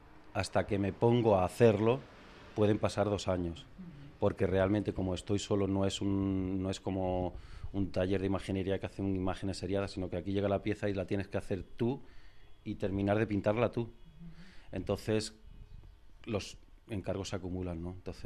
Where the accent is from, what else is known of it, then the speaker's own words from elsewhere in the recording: Jaén, Andalusia, Spain; Sí, bueno, sí, sí, soy de Jaén